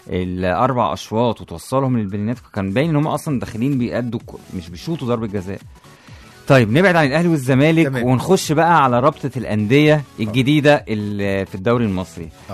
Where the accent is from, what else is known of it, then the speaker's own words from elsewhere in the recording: Egypt; يعني الخطوط عندنا في مصر غريبة شوية